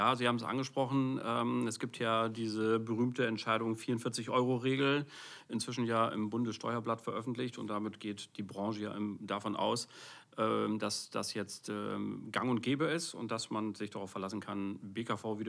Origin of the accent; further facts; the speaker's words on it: Rhineland, Germany; Wir kommen ja aus dem Rheinland